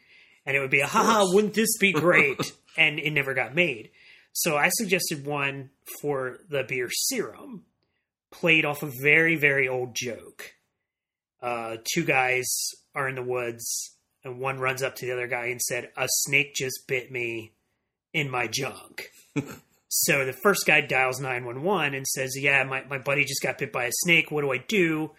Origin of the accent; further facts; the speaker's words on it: Lancaster, Pennsylvania, United States; It's still thriving in my hometown of Lancaster, Pennsylvania.